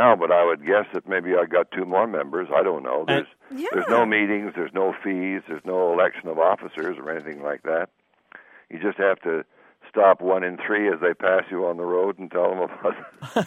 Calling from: Dallas, Texas, United States

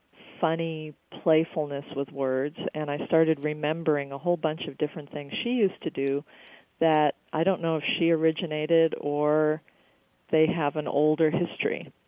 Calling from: Green Bay, Wisconsin, United States; I'm calling from Green Bay, Wisconsin.

